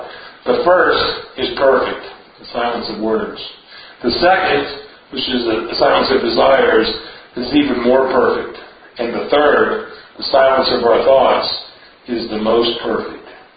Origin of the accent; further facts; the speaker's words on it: United States; I'm just not going to say anything and see if they can tell I'm an American.